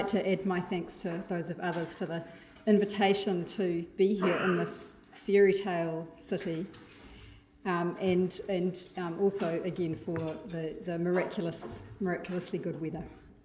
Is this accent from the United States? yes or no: no; New Zealand; I'm a New Zealander and a New Zealand-based legal academic